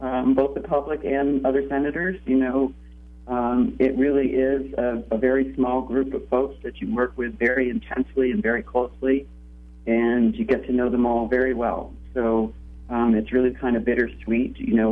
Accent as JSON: {"language": "English", "region": "Vermont", "country": "United States", "tie": "born or raised there", "said": "I think it's about growing up in Vermont for me in a family that deeply treasured the lake and the mountains and the meadows of Vermont"}